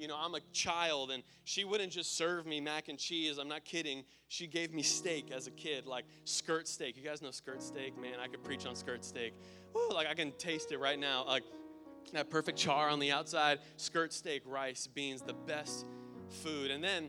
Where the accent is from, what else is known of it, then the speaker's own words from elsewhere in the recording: United States; Like, you could walk there if you wanted to, but of course, being American, we did not walk.